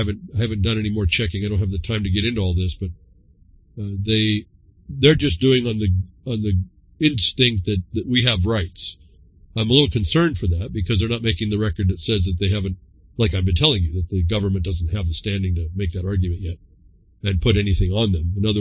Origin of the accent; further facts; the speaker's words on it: United States; actually I'm an American and we have rights and those are non-negotiable.